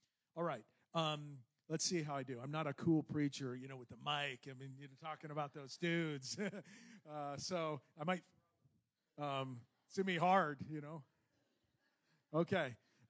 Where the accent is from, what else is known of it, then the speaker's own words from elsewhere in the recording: Yorba Linda, California, United States; I was born in Yorba Linda. So, I mean, I've been here for, 50 years. I've been here in Yorba Linda.